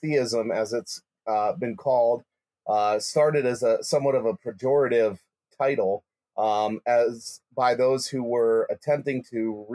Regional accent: Iowa, United States; I'm from Iowa, and I have a lot of farmers in my church.

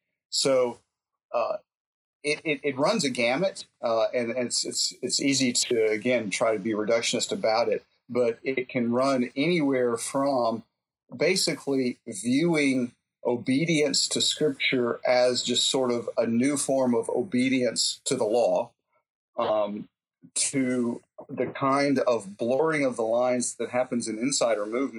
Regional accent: Miami, Florida, United States; the Cuban Catholicism that I grew up with in Miami

